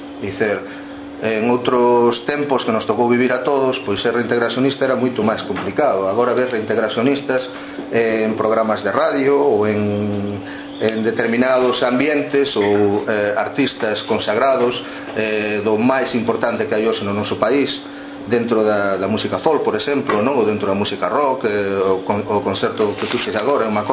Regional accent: Illa de Arousa, Galicia, Spain; eu que falo con Xeseo, porque son de Illa de Arousa, de al lado deles, non?

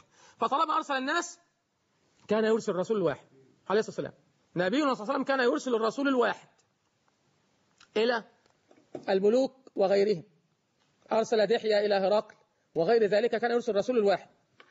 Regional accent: Egypt; وكل هذه الجبال عندنا في مصر

